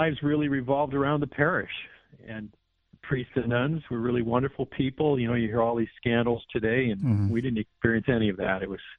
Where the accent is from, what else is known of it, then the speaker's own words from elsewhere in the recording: San Francisco, California, United States; I was raised in San Francisco. My parents were from Ireland, so my upbringing was part American, part Irish, and very Catholic.